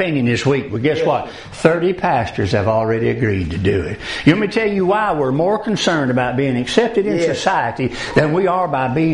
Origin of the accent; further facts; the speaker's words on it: Mississippi, United States; I'm from Mississippi, by the way. I was a firefighter for 30 years, a pastor for 15 of those years.